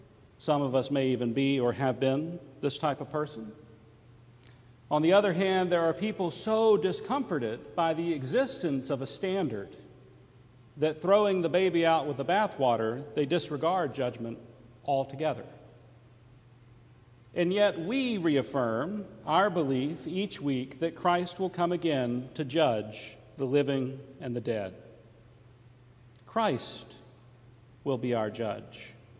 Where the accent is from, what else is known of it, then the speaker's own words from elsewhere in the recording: Mississippi Delta, United States; I grew up in the Delta. And so I grew up having no concept of what a hill or a valley was.